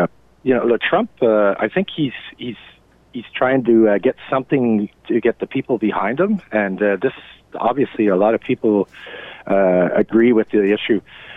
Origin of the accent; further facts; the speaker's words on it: Canada; But as a Canadian, you know, of course, it's my side of the story.